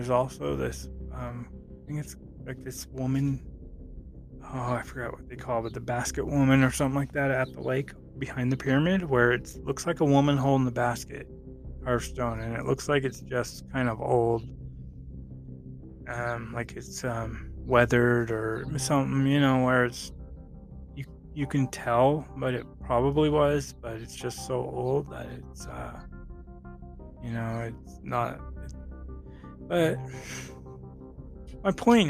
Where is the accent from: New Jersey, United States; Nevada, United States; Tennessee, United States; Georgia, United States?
Nevada, United States; Reno; I'm from Reno, Nevada. And I remember when I was a kid, Burning Man, and going there once.